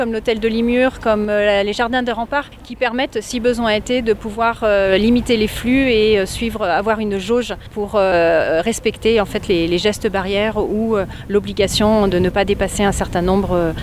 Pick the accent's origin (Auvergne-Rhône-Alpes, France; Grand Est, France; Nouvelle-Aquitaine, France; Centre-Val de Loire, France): Auvergne-Rhône-Alpes, France; Lyon; Je ne suis pas d'une origine bretonne, je suis lyonnaise